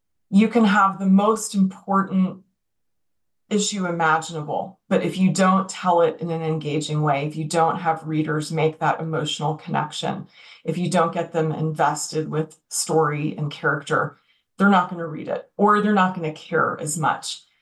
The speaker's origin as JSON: {"language": "English", "region": "New York", "country": "United States", "tie": "born or raised there", "said": "I grew up in New York. I ended up here in Austin."}